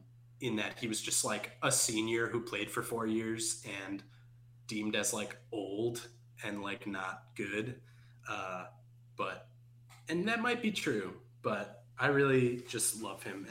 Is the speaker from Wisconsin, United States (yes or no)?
yes; Wisconsin, United States; now in Indiana, United States; I live in Indiana right now. I'm from Wisconsin originally, but I live in Indiana right now.